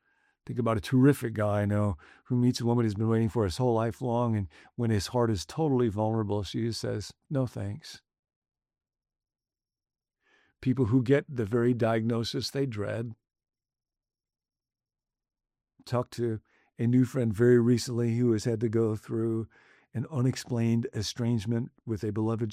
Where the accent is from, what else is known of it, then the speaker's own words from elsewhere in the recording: Illinois, United States; I grew up outside of Chicago